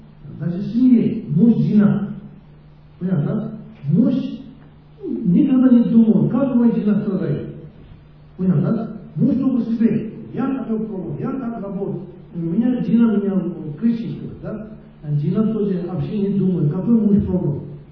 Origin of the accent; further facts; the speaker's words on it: Russia; Russian is a second language; я как Россия, да, я россиянин, у меня есть слово, да?